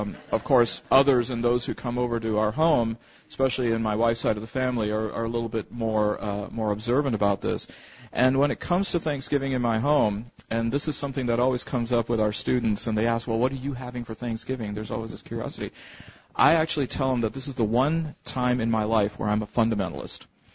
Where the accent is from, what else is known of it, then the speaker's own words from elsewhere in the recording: Lapeer, Michigan, United States; And this is part of the experience of growing up in Lapeer, Michigan for a better part of my life.